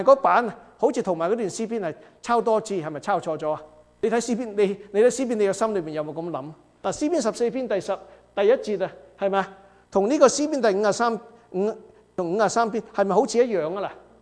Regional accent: Guangdong, China; 我哋广东人有一句说话就上家打仔就下家乖

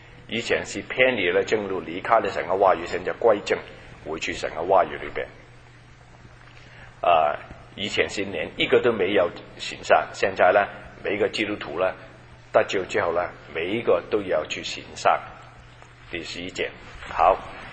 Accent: China; 希腊人是包括我们中国人，中国人也是一样

